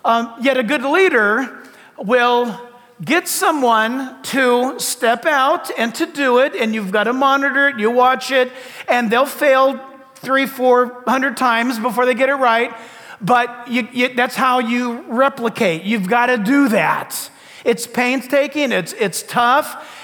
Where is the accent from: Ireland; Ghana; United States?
United States; Now look, as an American, and what I love about being an American is all of us, where are you from? I mean, my descendants came from the Azore Islands.